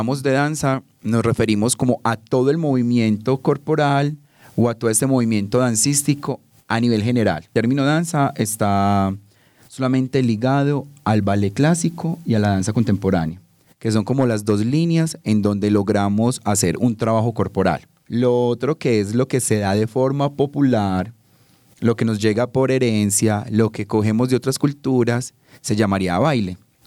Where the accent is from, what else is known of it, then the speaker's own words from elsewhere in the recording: Antioquia, Colombia; somos antioqueños, entonces tenemos ritmos antioqueños de danza